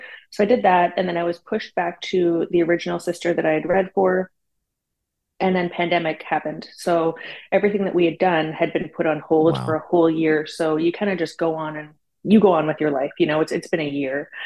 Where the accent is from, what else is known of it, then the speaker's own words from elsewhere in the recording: Canada; I'm from Canada, so I'm not terribly far away.